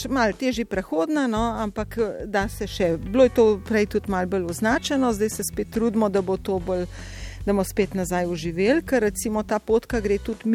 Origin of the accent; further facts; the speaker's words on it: Upper Carniola, Slovenia; Tako, to je pa pač izhajam z Gorenjske in imam ta vesele, no.